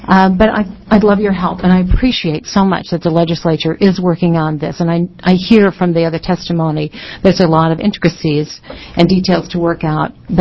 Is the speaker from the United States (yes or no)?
yes; Hood River, Oregon, United States; I'm from Hood River, Oregon. The beautiful city of Hood River, I might add.